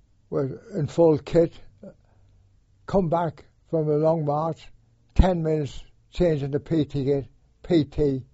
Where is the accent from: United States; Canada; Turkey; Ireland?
Ireland; I thought, well, I'm an Irishman.